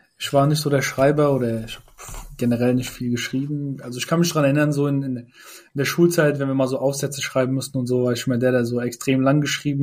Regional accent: Turkey; Also ich bin ja ursprünglich Türke, ne?

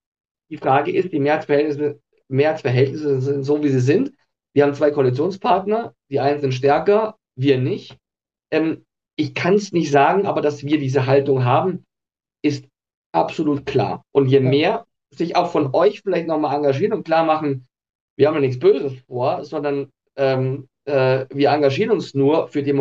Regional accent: Dachau, Bavaria, Germany; ich komme aus Dachau, Fürstenfeldbruck, westlich von München

